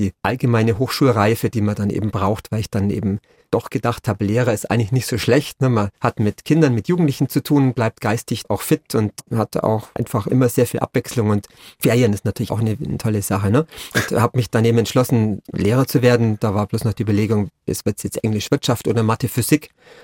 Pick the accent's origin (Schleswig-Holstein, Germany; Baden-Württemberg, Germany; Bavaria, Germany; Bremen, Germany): Bavaria, Germany; Thalkirchdorf; also born or lived in Immenstadt; Thalkirchdorf heißt das Dorf und das ist wirklich am Rande der Berge.